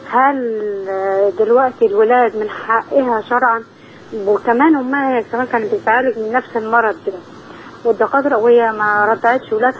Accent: Monufia Governorate, Egypt; من المنوفيه.

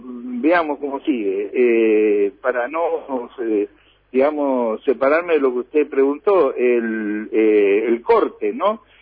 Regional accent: Concordia, Entre Ríos, Argentina; yo soy de Concordia y hemos desarrollado nuestra vida al lado de Uruguay, al lado del río, pero al lado del río.

